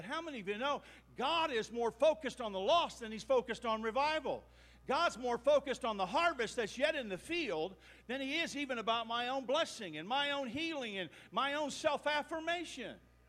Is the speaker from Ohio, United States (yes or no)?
yes; Ohio, United States; I'm from Ohio, everyone's guys.